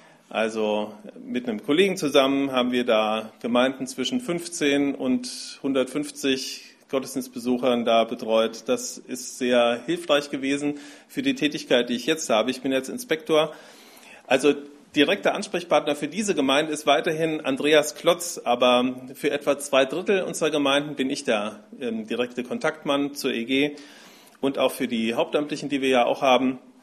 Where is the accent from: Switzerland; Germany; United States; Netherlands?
Germany; Dillenburg, Hesse; born there; Ja, ich komme gebürtig aus Dillenburg. Das liegt so ungefähr 100 Kilometer nördlich von Frankfurt.